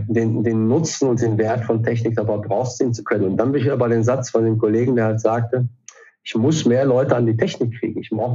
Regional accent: North Rhine-Westphalia, Germany

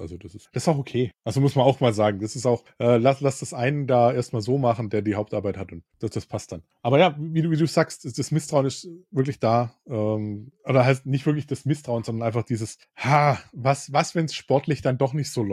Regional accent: Stuttgart, Baden-Württemberg, Germany; Und so ein typischer Inside-Joke bei uns in Stuttgart ist dann

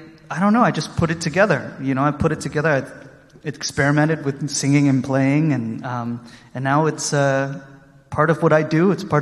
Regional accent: Austin, Texas, United States; I'm from Texas. I know I look like it, right? I'm from Austin, Texas.

